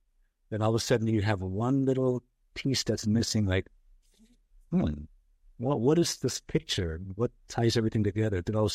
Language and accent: English; San Diego, California, United States; also born or lived in Los Angeles / Philippines; I was born in Los Angeles, actually East LA, or what was then East LA. But then I grew up in San Diego. But then I also went to school in the Philippines.